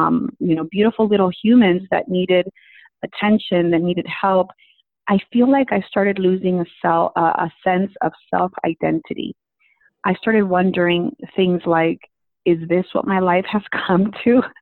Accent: East Los Angeles, California, United States; also born or lived in Ventura County; You know, as a girl that was born and raised in East Los Angeles and then moved over to, you know, Ventura County, I feel like my background also always made me very curious to learn about my parents' journey

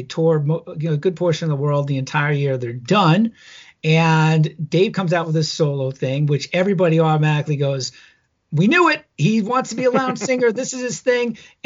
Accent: New York, United States; I grew up in Long Island too.

